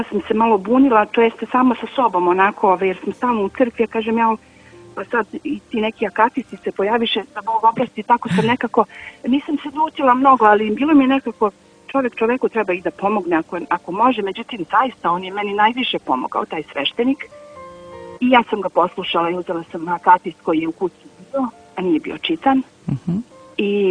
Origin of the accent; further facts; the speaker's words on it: Mladenovac, Belgrade, Serbia; now in Valjevo, Serbia; ja dolazim iz Šumadijske eparhije iz Mladenovca u Valjevo